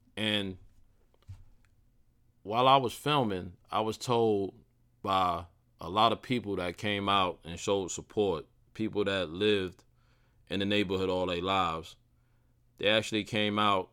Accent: New York City, New York, United States; I grew up in Southside, Jamaica, Queens. 40 Projects to be exact. Shout out to 40 Projects. 10930, we on the map.

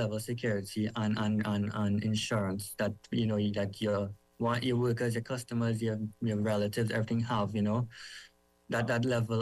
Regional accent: Trinidad & Tobago; Like, oh, I am from Trinidad.

